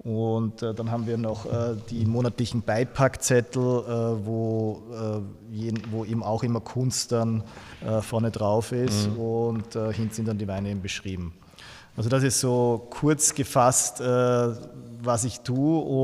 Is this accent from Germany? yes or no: no; Hollenburg, Lower Austria, Austria; Ich komme aus Hollenburg an der Donau. Das ist hier, wo wir jetzt gerade sind, im Schloss Hollenburg. Hier bin ich aufgewachsen und war hier eben auch in der Schule dann.